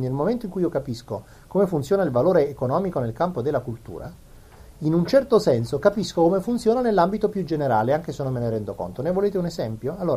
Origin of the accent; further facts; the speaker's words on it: Abruzzo, Italy; born there; Io per esempio sono nato in Abruzzo